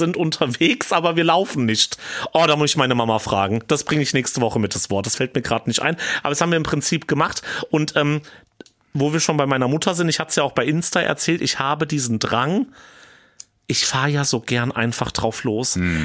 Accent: Hesse, Germany; ich komme aus dem Vogelsberg, das ist rechts.

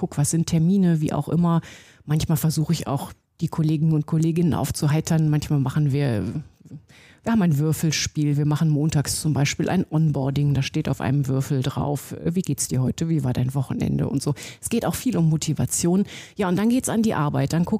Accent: Dortmund, North Rhine-Westphalia, Germany; also born or lived in Cologne / Münster; ich bin ja ein NRW-Gewächs. Also ich bin in Köln geboren, ich bin in Dortmund aufgewachsen, ich habe in Münster studiert, bin dann ins Bergische Land.

